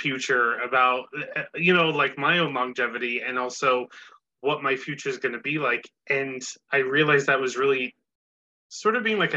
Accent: United States; I'm born and raised in the States

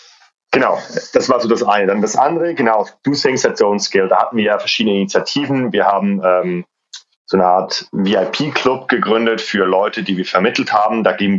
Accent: Switzerland; Ich bin tatsächlich gerade in der Schweiz. Ich komme ja aus der Schweiz, ursprünglich meine Frau auch.

